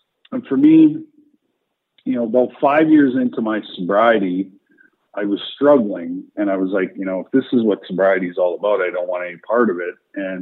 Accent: Calgary, Alberta, Canada; obviously I watch my hometown team, the Calgary Flames, play as much as I can.

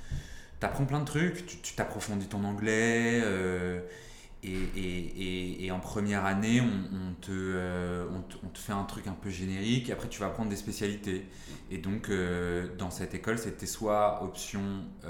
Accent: Brittany, France; quitte la Bretagne, je suis trop content.

